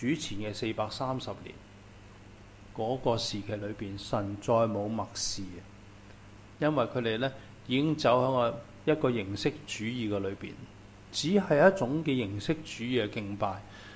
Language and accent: Cantonese; Guangdong, China; 我哋廣東人啊，早晨啊，跟住同阿伯哥飲茶味嘅喎